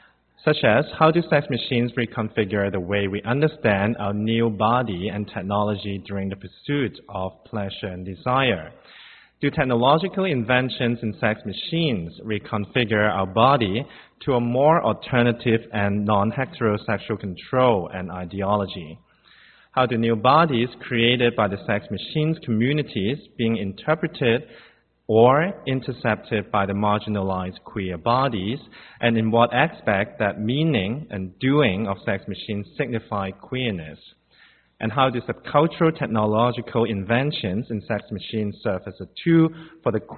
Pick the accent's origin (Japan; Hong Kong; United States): Hong Kong; and I'm from Hong Kong, and I'm an artist and a curator